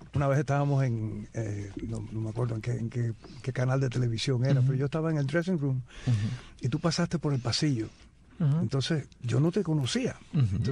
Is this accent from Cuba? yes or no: yes; Sancti Spíritus, Cuba; Y bueno, me crié completo ahí en Santi Espíritu.